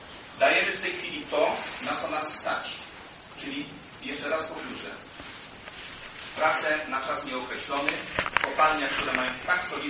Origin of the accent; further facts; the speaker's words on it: Dąbrowa Górnicza, Silesian Voivodeship, Poland; born there; Ja się urodziłem w Nąbrowie, chociaż w zasadzie w Gołonów, wtedy jeszcze Gołonów był odrębną gminą, dopiero potem poniętą przez Nąbrowę górniczą. Studiowałem w Nąbrowie, pożeniłem w Sosnowcu, więc jestem w jakiejś części Zagłębiakiem.